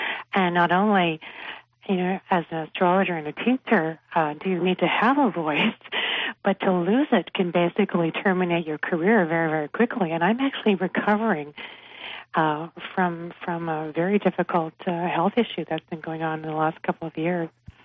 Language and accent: English; Canada; moved away as an adult; also born or lived in Ecuador; I'm a Canadian, but I was living in Ecuador for the last 10 years.